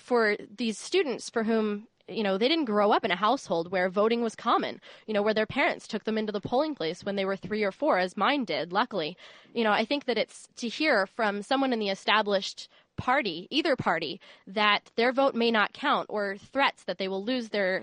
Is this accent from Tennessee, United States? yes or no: no; Pennsylvania, United States; I'm from Pennsylvania, so it's a strategic vote no matter what.